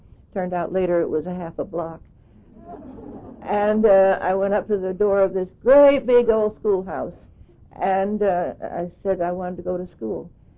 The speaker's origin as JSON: {"language": "English", "region": "Pennsylvania", "country": "United States", "tie": "born there", "said": "I was born in Pennsylvania. I'm an only child."}